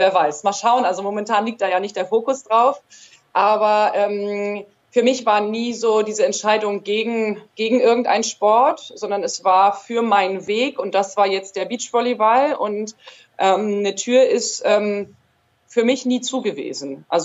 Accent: Germany; born there; also ich bin hier auch in Deutschland geboren

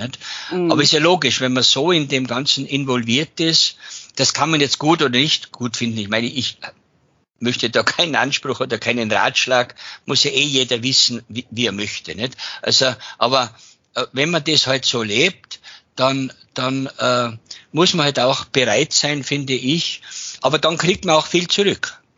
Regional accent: Tyrol, Austria; in meiner Heimat Tirol

